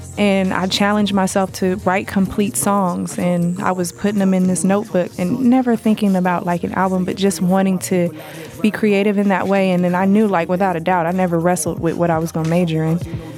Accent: Sacramento, California, United States; I am from Sacramento, California, and I am a vocalist.

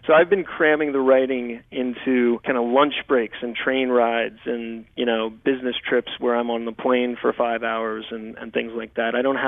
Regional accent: New Orleans, Louisiana, United States; also born or lived in East Coast; in a way, I grew up in New Orleans. I went to Jesuit high school, but I lived on the East Coast growing up as well. But I do consider New Orleans home

